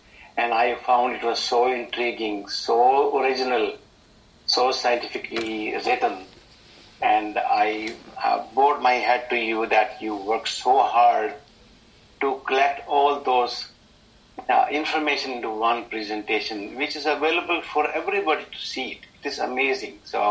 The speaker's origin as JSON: {"language": "English", "region": "California", "country": "United States", "said": "I'm from California, so I'm still a student."}